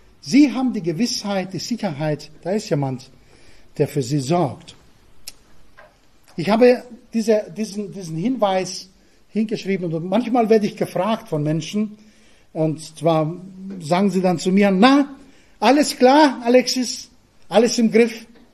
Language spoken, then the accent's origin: German; Crete, Greece; German is a second language; von Piräus nach Kreta, wo ich herkomme.